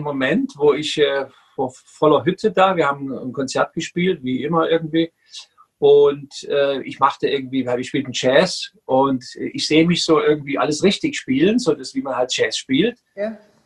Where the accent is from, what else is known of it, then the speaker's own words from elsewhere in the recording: Dresden, Saxony, Germany; born there; ich bin im Osten geboren, in Dresden damals